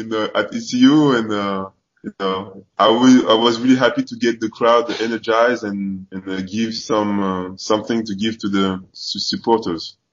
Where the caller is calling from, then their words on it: France; English is a second language; Like you said, I'm live from France, but I'm always been close to you, to the Pirates, and I'm really happy to share this moment with you.